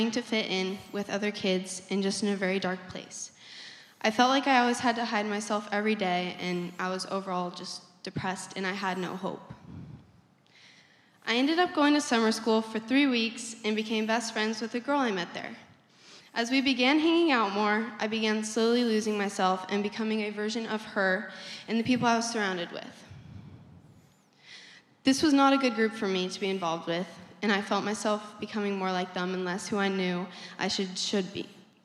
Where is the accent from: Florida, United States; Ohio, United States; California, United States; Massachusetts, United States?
California, United States; San Clemente; born there; I was born here in San Clemente 14 years ago to my mom and dad